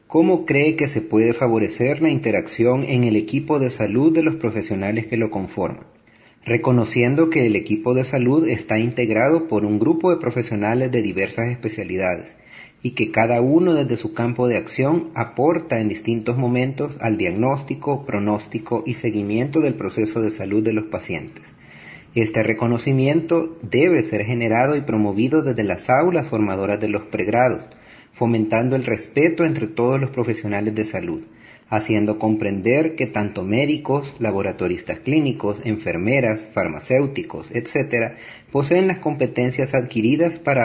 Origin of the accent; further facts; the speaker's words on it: El Salvador; Creo que en mi país, muchas enfermedades renales crónicas que terminan en insuficiencias podrían al menos retrasarse, si no es que evitarse, con una adecuada educación a los pacientes, iniciando desde el laboratorio.